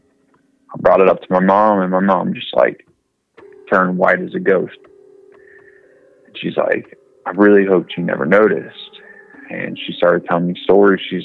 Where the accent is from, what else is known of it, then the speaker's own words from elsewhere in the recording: Cincinnati, Ohio, United States; I was from Cincinnati.